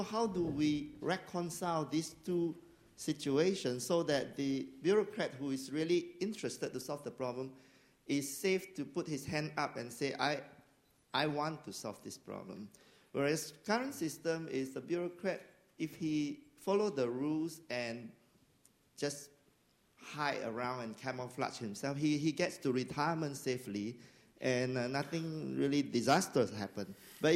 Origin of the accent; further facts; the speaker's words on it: Singapore; I'm the founder of the World Toilet Organization, and I'm from Singapore.